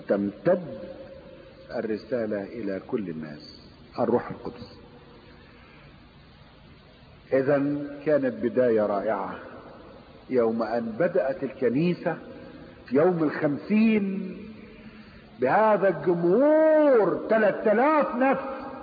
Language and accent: Arabic; Egypt; كان في عندنا في مصر مشاكل كتير